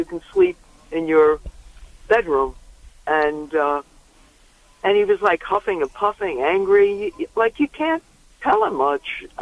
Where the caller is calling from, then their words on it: New York, United States; from New York.